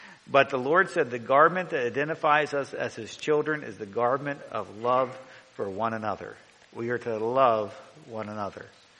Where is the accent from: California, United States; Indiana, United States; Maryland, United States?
Maryland, United States; I know that I'm from Maryland. Some people call that up north. Some people call that down south.